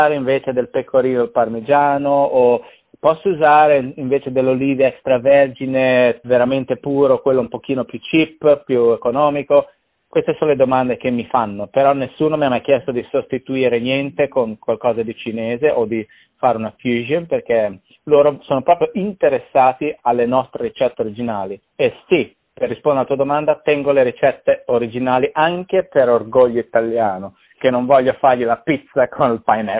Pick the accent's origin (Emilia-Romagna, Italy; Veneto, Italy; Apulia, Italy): Emilia-Romagna, Italy; Bologna; moved away as an adult; è un ristorante tra l'altro famoso a Bologna, da dove vengo io